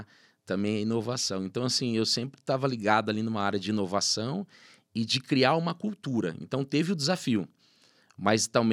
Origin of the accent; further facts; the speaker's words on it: Pereira Barreto, São Paulo, Brazil; comecei a empreender com uma máquina de pizza express lá na minha cidade, em Pereira Barreto.